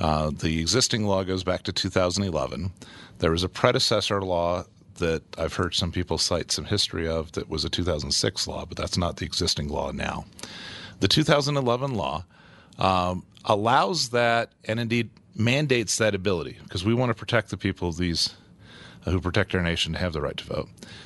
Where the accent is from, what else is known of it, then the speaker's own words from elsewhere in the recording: Colorado Springs, Colorado, United States; I come from Colorado Springs, where I was clerk and recorder.